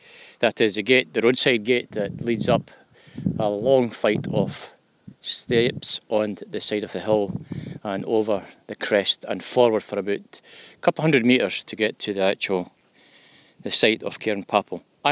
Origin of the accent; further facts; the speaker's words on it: Bathgate, Scotland, United Kingdom; the hidden treasures of my hometown, my home area. Being a Bathgate bairn, it's a bit shameful that I have neglected this particular duty.